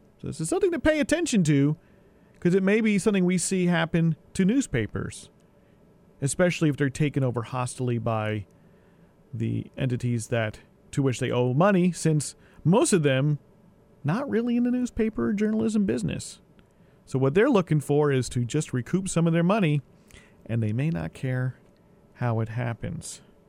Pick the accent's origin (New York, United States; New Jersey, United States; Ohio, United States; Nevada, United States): New Jersey, United States; ever since I first, I think, saw a copy of The Village Voice as a teenager growing up in New Jersey